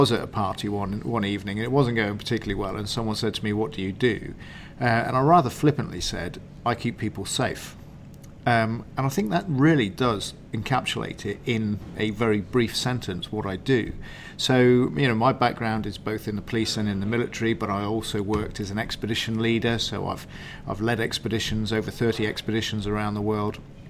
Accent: Cyprus; I think growing up in Cyprus during the 1970s was wonderful.

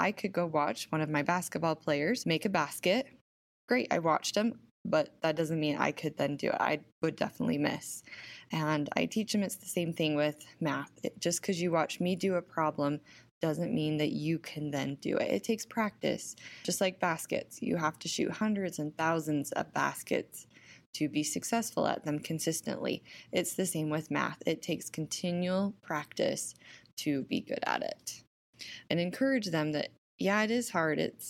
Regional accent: South Weber, Utah, United States; I'm from South Weber, Utah

